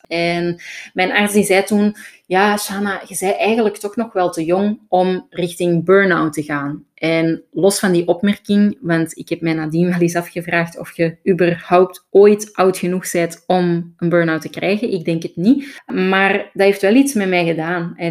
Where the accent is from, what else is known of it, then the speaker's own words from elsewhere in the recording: Antwerp, Belgium; now in Amsterdam, Netherlands; ik ben van Antwerpen. Ik ga proberen redelijk AN te praten, maar ik kan dat niet helemaal verstoppen. Dus je zult af en toe zeker horen dat ik van Antwerpen ben. Maar ik woon sinds maart dit jaar, sinds de lockdown, bij mijn vriend in Amsterdam.